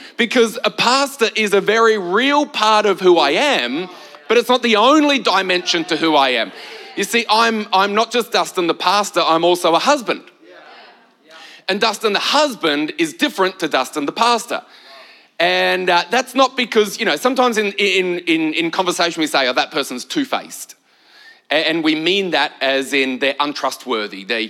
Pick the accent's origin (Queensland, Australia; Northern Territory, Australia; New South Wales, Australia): Queensland, Australia; I said I'm from Queensland, not Tasmania.